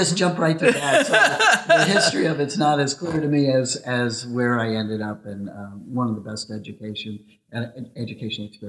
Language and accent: English; Weston, Connecticut, United States; also born or lived in Long Island, New York; I was born in Long Island and I lived until I was in sixth grade there and then moved to Weston, Connecticut and have moved around the state quite a bit ever since.